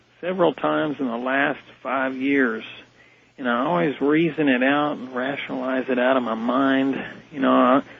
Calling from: Houston, Texas, United States; I'm calling from Houston, Texas.

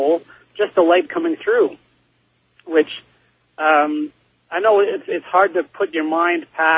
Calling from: Toronto, Ontario, Canada; I'm calling from Toronto.

